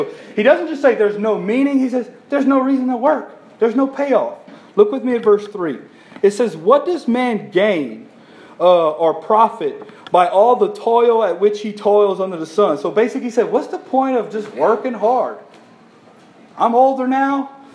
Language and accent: English; Ville Platte, Louisiana, United States; I'm from Ville Platte. You obviously, most of you know that.